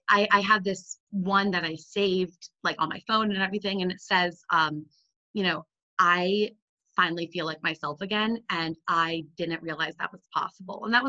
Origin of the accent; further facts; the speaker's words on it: Dallas, Texas, United States; also born or lived in Washington, D.C.; now in Hanover, United States; So I'm from Dallas, Texas, right outside of Dallas. I went to University of Oklahoma, then I lived in DC for a while, and now I am at the Tuck School of Business at Dartmouth.